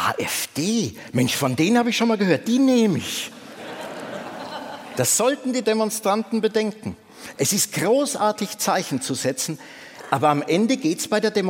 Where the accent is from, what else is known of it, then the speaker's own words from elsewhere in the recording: West Germany, Germany; now in Leipzig, Germany; Jedenfalls bei uns im Westen, weil wir unseren Mist in die Zone geschickt haben. Bei mir ging das dann so weit, ich habe mich irgendwann selber hingesandt.